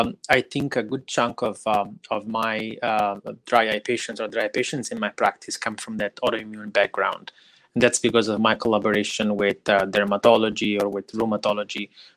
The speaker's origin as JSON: {"language": "English", "region": "Campania", "country": "Italy", "tie": "born or raised there", "said": "No, I follow Italian soccer, and I'm a Southern Italian. So my hometown is in the outskirts of Naples. So I follow Napoli."}